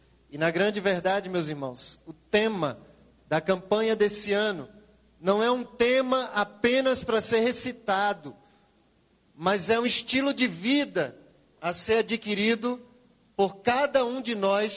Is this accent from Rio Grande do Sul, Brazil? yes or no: no; Recife, Pernambuco, Brazil; Eu sou recifense, né, de Pernambuco